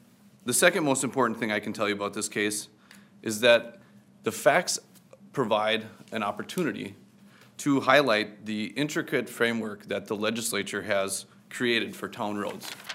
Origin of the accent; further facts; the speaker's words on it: Duluth, Minnesota, United States; I come from Duluth, and I appear here on behalf of the respondent, Windermere Township.